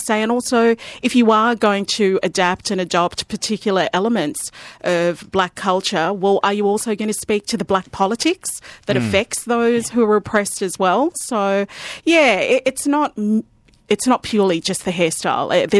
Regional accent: Preston, North West England, United Kingdom; and often I just say, I'm from Preston, you know, and try to leave it there.

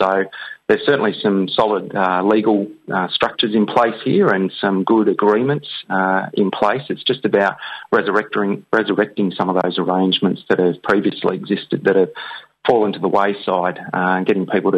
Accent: Western Australia, Australia; one from Victoria and I'm from Western Australia

